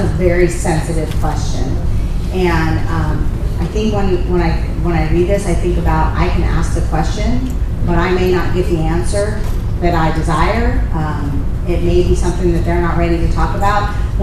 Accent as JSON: {"language": "English", "region": "California", "country": "United States", "said": "I'm an addict. And I am here visiting from California."}